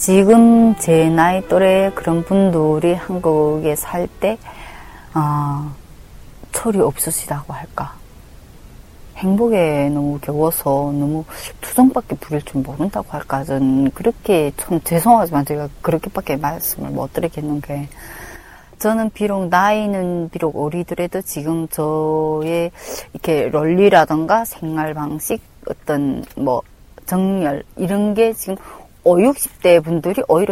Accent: North Korea; moved away as an adult; now in South Korea; 그러니까 북한에서 태어났다는 그거 하나 자체가 그거 하나가 우리 인생을 너무나도 비참하게 만들었잖아요

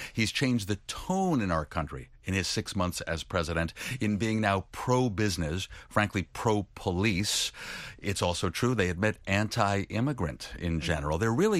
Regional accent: United States; I'm the Washington guy, I'm an American

